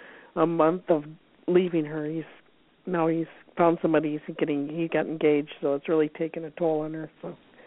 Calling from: Minneapolis, Minnesota, United States; from Minneapolis, Minnesota.

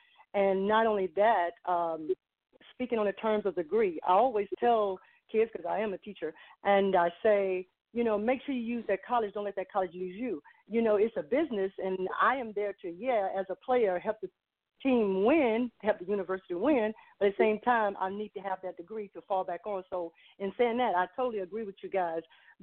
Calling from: Dothan, Alabama, United States; I'm calling from Dothan

